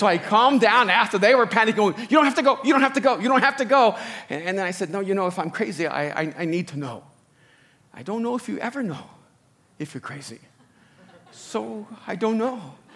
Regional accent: El Salvador; first language Spanish; English is a second language; now in United States; I'm an immigrant from El Salvador, first generation. Spanish was my first language. My grandparents raised me for the first 5 years of my life.

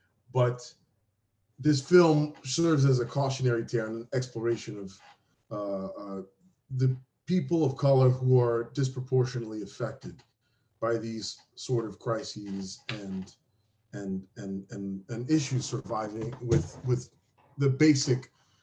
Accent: New York, United States; I'm from New York. My family's from Haiti.

